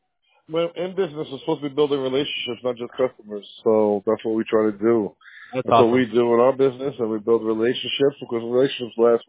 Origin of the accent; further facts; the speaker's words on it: New York, United States; well, I'm not from Arizona. We live here. But I'm from the East Coast, so.